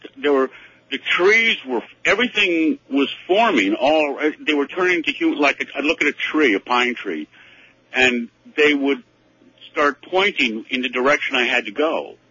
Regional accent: New Jersey, United States; I'm from South Jersey.

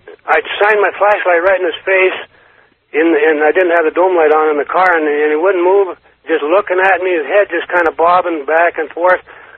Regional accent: Carson City, Nevada, United States; from Carson City.

